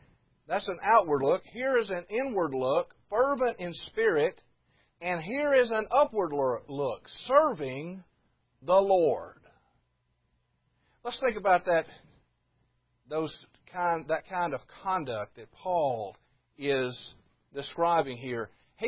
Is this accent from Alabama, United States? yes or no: yes; Alabama, United States; I'm from Alabama, so I have a hard time saying some of these names.